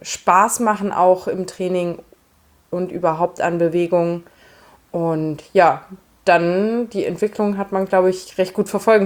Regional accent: Marburg, Hesse, Germany; Nein, ich komme aus Marburg, liegt in Hessen, in Deutschland.

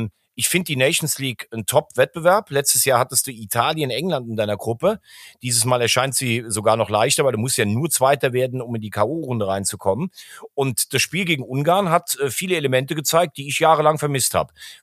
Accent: Rhineland-Palatinate, Germany; born there; Und ich bin genau am Laacher See geboren. Das sind 12 Kilometer bis zum Rhein und 10 Kilometer bis nach Main.

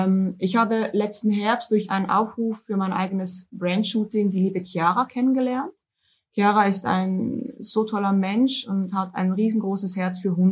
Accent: Switzerland; now in Hamburg, Germany; Jahre alt und lebe seit bald 4 Jahren in meiner absoluten Lieblingsstadt in Hamburg. Bin ursprünglich aber, komme ich aus der Schweiz, ich bin Schweizerin. Das hört man, glaube ich, auch an meinem Deutsch ein bisschen, aber nach 4 Jahren immer noch.

